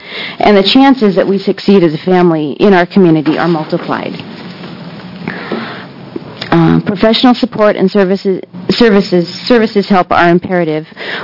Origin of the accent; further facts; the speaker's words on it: Jefferson, Oregon, United States; I'm from Jefferson, Oregon.